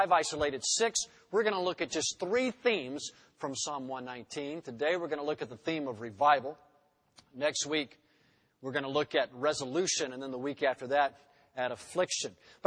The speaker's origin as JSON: {"language": "English", "town": "Ocala", "region": "Florida", "country": "United States", "tie": "born or raised there", "also_born_or_lived": "Jackson, Mississippi / Melbourne, Florida", "said": "I'm from Ocala, Florida, grew up there. But my wife and I, we were in Reformed Seminary in Jackson, Mississippi, or as I call it, RTS Classic. I came out of there in 1982. I was 24 years old"}